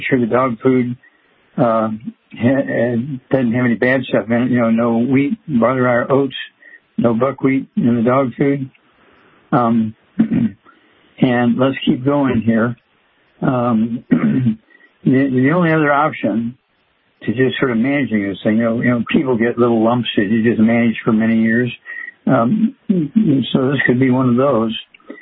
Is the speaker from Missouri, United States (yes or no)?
yes; Missouri, United States; Okay, Darlene from my home state, Missouri.